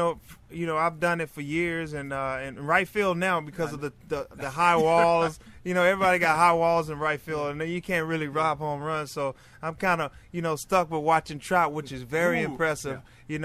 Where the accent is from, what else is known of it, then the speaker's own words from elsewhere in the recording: Pineville, Arkansas, United States; like I said, I grew up in Pineville, Arkansas. I was a football player, and I didn't know much about the game of baseball.